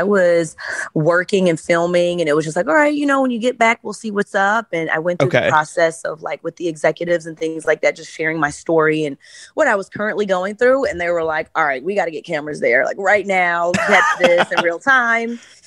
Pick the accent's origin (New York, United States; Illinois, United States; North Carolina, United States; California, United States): Illinois, United States; Chicago; I'm from Chicago, so I'm not just going to take it laying down.